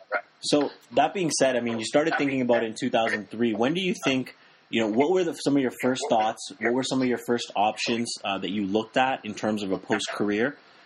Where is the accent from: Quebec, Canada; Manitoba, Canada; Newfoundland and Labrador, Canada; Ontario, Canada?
Ontario, Canada; Toronto; He's actually played for my hometown, Toronto Blue Jays